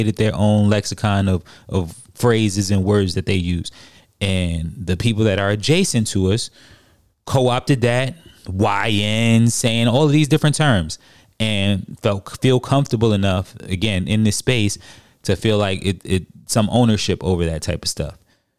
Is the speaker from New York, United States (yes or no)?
yes; New York, United States; also born or lived in New Jersey; I grew up in New York. I grew up in New Jersey.